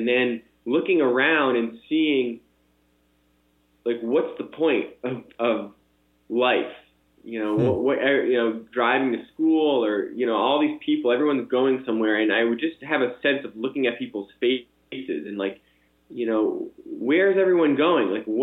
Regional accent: Boston, Massachusetts, United States; I grew up in the Boston area and in a Jewish household, and we celebrated the Friday night Sabbath

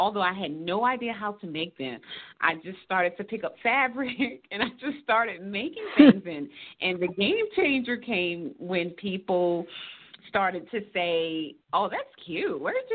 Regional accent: Savannah, Georgia, United States; now in Atlanta, United States; we're looking to take it to my hometown in Savannah next year.

